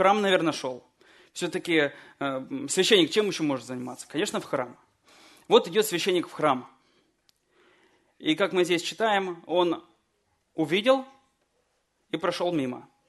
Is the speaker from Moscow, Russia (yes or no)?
no; Kineshma, Ivanovo Oblast, Russia; Как я уже сказал, мы из Кинешмы